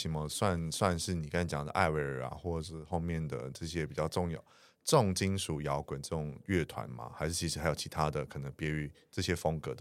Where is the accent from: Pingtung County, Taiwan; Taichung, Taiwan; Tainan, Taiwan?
Taichung, Taiwan; 所以你也是台中人，跟我一样是台中人呢。